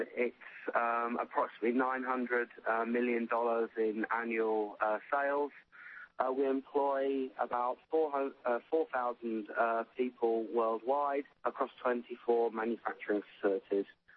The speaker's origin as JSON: {"language": "English", "region": "England", "country": "United Kingdom", "lives_now": "Thalgau, Austria", "said": "I am English stroke European, so forgive me if some of the terminology is a bit different as we move on."}